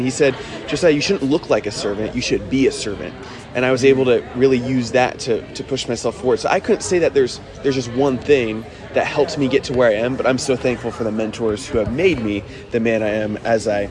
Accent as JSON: {"language": "English", "region": "Oregon", "country": "United States", "said": "I'm from Oregon, all the way over on the West Coast."}